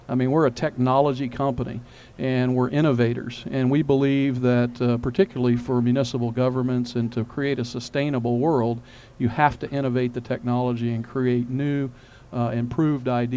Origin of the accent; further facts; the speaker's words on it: the South, United States; now in Missouri, United States; I'm a native Midwesterner. I grew up in the South and moved up to Missouri about 22 years ago.